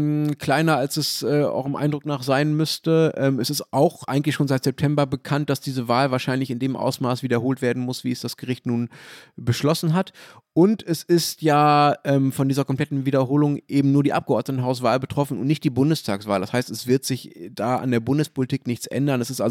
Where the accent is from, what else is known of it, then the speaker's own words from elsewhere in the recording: Berlin, Germany; Das ist als Berliner natürlich irgendwie bitter, klar.